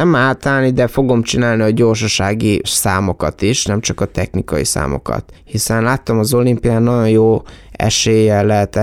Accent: Miskolc, Borsod-Abaúj-Zemplén, Hungary; nagyon örülök, hogy miskolci vagyok, miskolci lehetek

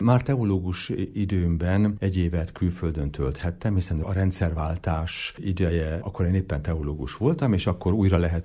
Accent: Debrecen, Hajdú-Bihar, Hungary; born there; Debrecenben születtem, mert akkor a család még itt lakott Debrecenben, hiszen édesapám református lelkész volt

